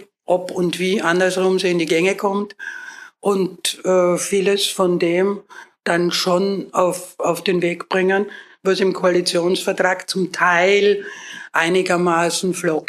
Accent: Vienna, Austria; moved away as an adult; now in Germany; Ich komme aus Wien. Ich bemühe mich. Es fällt mir auch nach 46 Jahren Baden-Württemberg schwer.

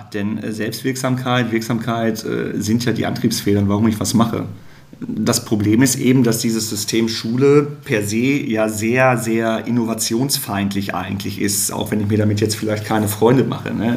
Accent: Soest, North Rhine-Westphalia, Germany; Also ich bin in der Kreisstadt in Soest groß geworden

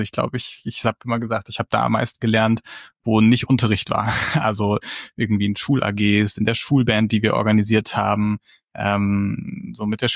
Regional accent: Mittelbuchen, Hesse, Germany; Ich komme aus einem Dorf, das heißt Mittelbuchen, zum Speckgürtel von Frankfurt, also zwischen Hanau und Frankfurt.

